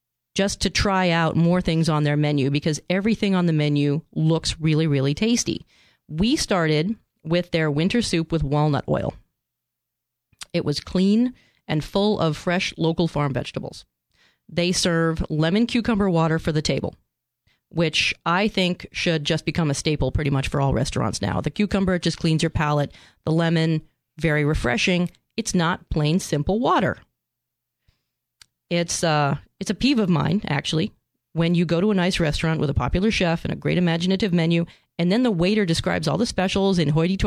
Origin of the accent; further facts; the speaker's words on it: San Diego, California, United States; I am a Californian. I am a San Diegan Californian. I've been here for decades. I love it. I will never leave.